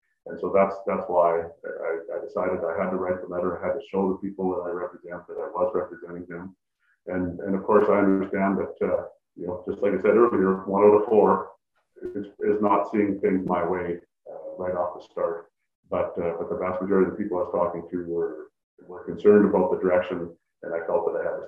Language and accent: English; Alberta, Canada; Born and raised in Alberta.